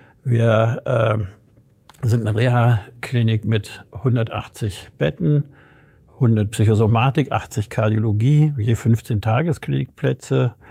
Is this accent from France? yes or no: no; Rhineland, Germany; ich bin Rheinländer, ne, den Menschen über die Paragraphen zu stellen.